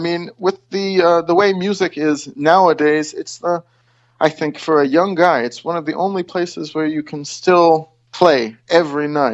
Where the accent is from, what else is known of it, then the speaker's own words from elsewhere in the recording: United States; because I'm American, you know.